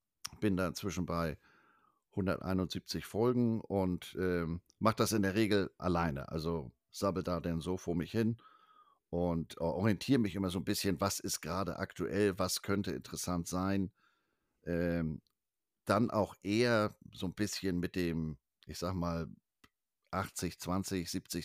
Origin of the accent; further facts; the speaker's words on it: Flensburg, Schleswig-Holstein, Germany; born there; now in Hamburg, Germany; gebürtiger Flensburger, aber seit 88, 89 in Hamburg lebend. Jahrgang 1966